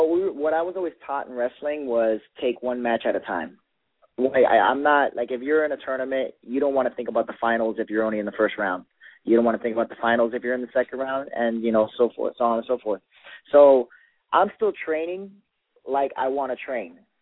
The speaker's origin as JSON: {"language": "English", "town": "Miami", "region": "Florida", "country": "United States", "tie": "born or raised there", "also_born_or_lived": "Midwest", "said": "I think I'll handle fine because I'm born and bred in Miami. Directly after high school, I went straight up to the Midwest, and I literally had nobody with me."}